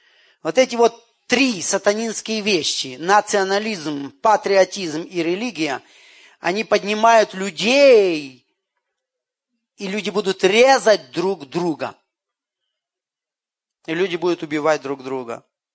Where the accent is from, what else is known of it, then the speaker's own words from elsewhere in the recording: Ukraine; А поскольку я украинец, то куда бы я ни появился, начинается разговор, что творится в Крыму.